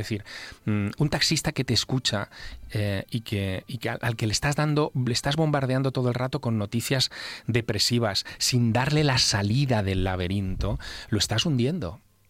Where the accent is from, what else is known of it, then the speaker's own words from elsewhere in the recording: Teruel, Aragon, Spain; Yo vivía entonces en Teruel. Claro, Teruel es una ciudad, es mi ciudad natal, una ciudad muy pequeña, de 30.000 habitantes, donde un niño inquieto puede, en fin, puede moverse por todas partes